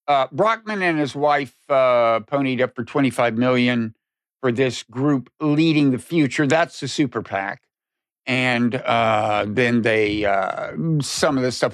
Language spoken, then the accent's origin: English; Lawton, Oklahoma, United States; born there; Yeah, I was born in Lawton.